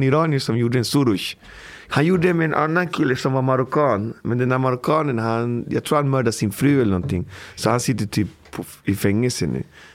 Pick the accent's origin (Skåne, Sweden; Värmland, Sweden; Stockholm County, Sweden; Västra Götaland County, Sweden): Stockholm County, Sweden; Botkyrka; Jag är född i Botkyrka. Ah. Jag har aldrig bott någon annanstans. Jag bor på samma ställe där jag är född.